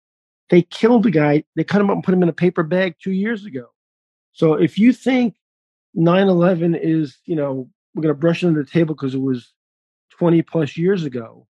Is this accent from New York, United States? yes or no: yes; New York, United States; I had seven friends in the Twin Towers, okay, and I'm a New Yorker